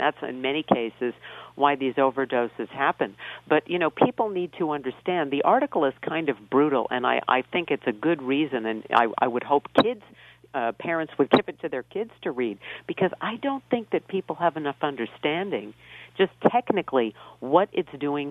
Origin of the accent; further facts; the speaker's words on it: New York City, New York, United States; growing up in New York City.